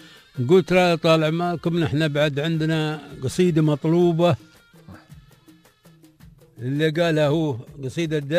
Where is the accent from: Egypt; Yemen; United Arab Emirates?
United Arab Emirates; نحن كاماراتيين